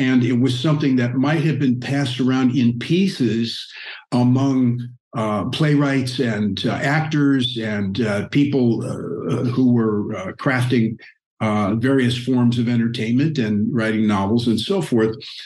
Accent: Midwest, United States; I grew up in the Midwest on a farm and was very distant from Hollywood

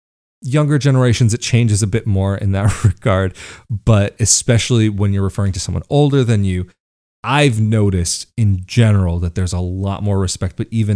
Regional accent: United States; And especially like growing up in the States, again, we grow up with this idea of your personal bubble.

